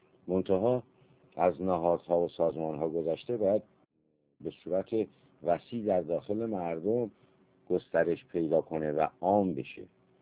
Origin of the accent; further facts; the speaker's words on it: Iran; به عنوان یک ایرانی وظیفه ما این است که این جوانان عزیز کشور رو تنها نگذاریم